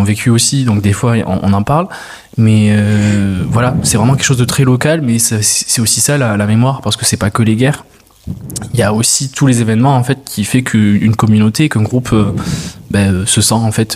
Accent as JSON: {"language": "French", "region": "Occitanie", "country": "France", "said": "Moi, je viens de la région de Toulouse"}